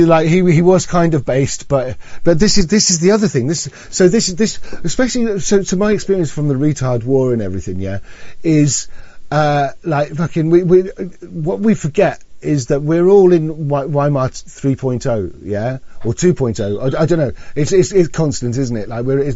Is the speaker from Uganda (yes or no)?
no; Zimbabwe; Well, I came from Rhodesia, which was as close to perfection at that time as you could get